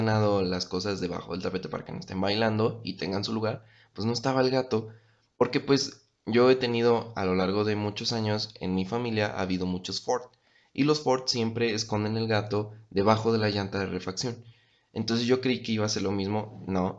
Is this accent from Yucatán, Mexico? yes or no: no; Querétaro, Mexico; La gente de aquí de Querétaro, que ya tiene muchísimos años, sabe que pocos somos los queretanos.